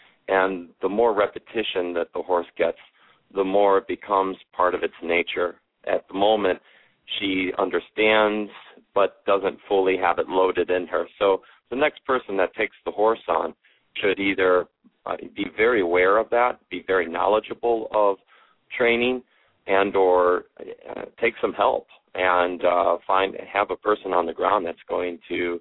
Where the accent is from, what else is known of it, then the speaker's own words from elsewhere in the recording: Midwest, United States; Well, I grew up in the Midwest, loving horses from the day I could remember before I could walk, watching my dad work with horses